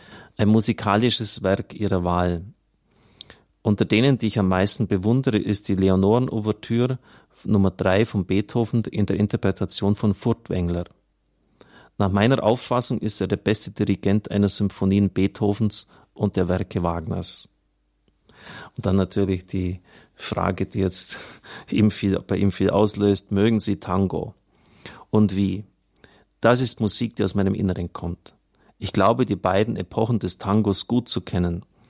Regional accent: Piedmont, Italy; German is a second language; natürlich verstehe ich den Dialekt des Piemont, denn dies war der Klang meiner Heimat und meiner Kindheit.

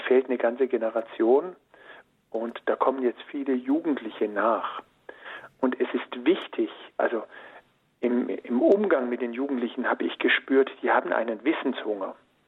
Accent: Ravensburg, Baden-Württemberg, Germany; Sogar hier in meiner Heimatstadt in Ravensburg war

